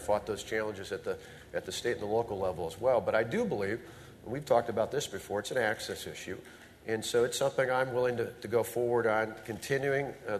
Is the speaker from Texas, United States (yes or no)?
no; Plainfield, Iowa, United States; also born or lived in Colorado Springs; In 1970, my family moved. I was born in Colorado Springs. My dad was a preacher there, but his first big church, well, not big church, but his first full church was in Plainfield, which is just north of Waverly